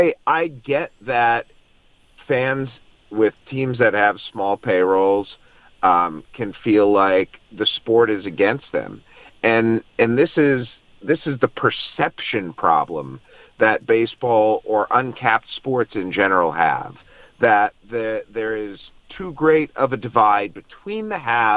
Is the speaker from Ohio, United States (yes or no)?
yes; Cleveland, Ohio, United States; now in Kansas City, United States; Tony, I grew up in Cleveland, and I live in Kansas City.